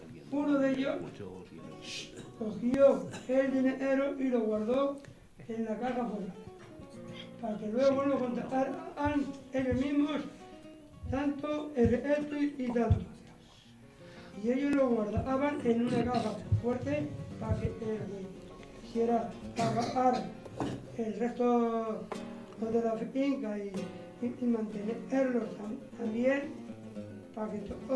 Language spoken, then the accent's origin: Spanish; Soria, Castile and León, Spain; yo era un buen jugador y yo era de mi tierra de Soria